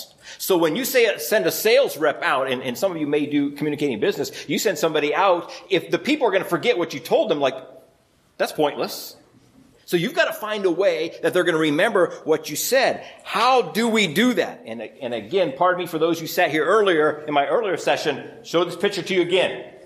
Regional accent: Iowa, United States; And I grew up in Iowa and did some hunting with my dad.

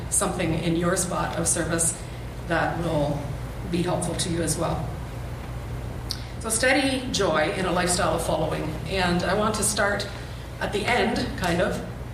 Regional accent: Ontario, Canada; Yes, I am from Ontario, and I started out there with teaching a number of years

